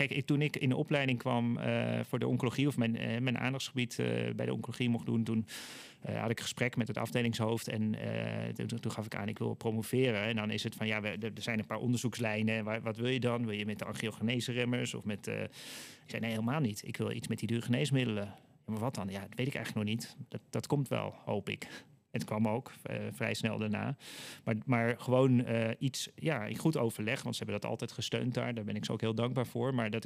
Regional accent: Amsterdam, North Holland, Netherlands; Ik was ook als Amsterdammer daar in Rotterdam.

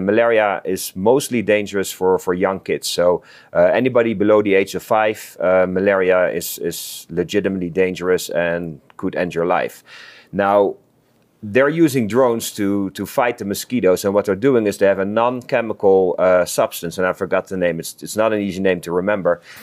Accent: Netherlands; first language Dutch; English is a second language; And he recognized my accent. I'm from the Netherlands. So I'm Dutch.

